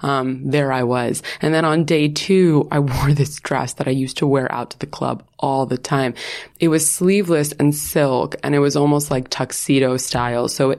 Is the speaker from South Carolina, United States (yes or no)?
no; New York, United States; I'm from New York, which like no one at my school was.